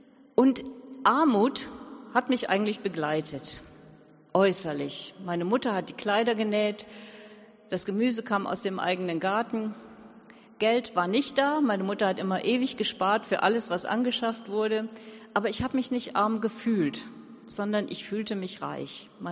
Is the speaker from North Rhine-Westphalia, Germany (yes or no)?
yes; Duisburg, North Rhine-Westphalia, Germany; born there; Ich bin in Duisburg geboren, am schönen Rhein, in einem armen Stadtteil im Jahr 1956, also 11 Jahre nach Kriegsende.